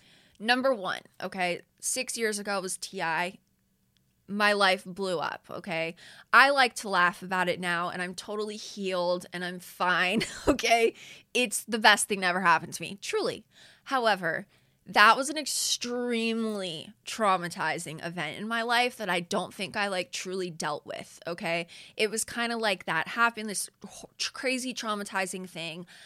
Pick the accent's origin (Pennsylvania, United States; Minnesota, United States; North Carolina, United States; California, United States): California, United States; Calabasas; So you guys, I am born and raised in LA. I grew up in the Valley, SFV, woo, K. Calabasas.